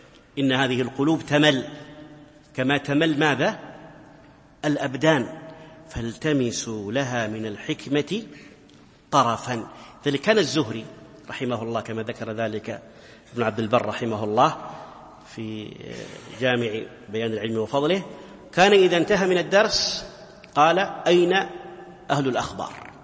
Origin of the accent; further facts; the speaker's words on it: Saudi Arabia; من كبار مشايخنا في بلادي السعودية